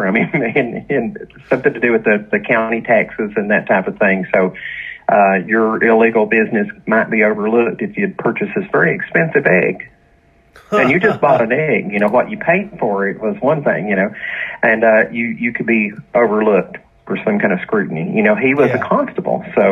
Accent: Tennessee, United States; my wife's from Kentucky and I'm from Tennessee, so we're comfortable in both places.

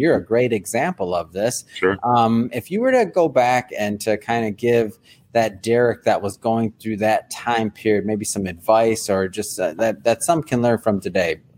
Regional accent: Michigan, United States; And I'm from the Midwest too. So from Michigan.

